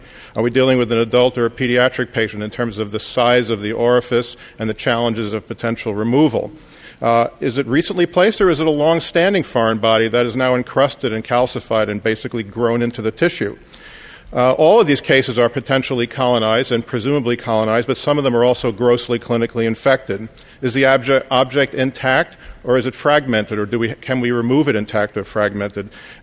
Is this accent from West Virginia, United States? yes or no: no; Houston, Texas, United States; from Houston, Texas.